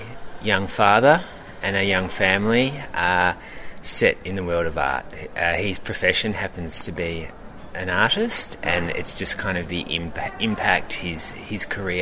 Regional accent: Australia; I love Australia, I'm Australian, I'm super proud of my country

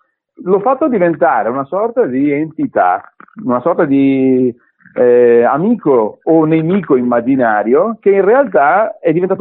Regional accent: Brescia, Lombardy, Italy; ho i genitori del Marocco, ma io sono praticamente nato e cresciuto qui in Italia, a Brescia, in piena Lombardia, in piena Padania, come si suol dire, e sono cresciuto con un certo tipo di urbanistica, sono cresciuto con un certo tipo di visione del territorio.

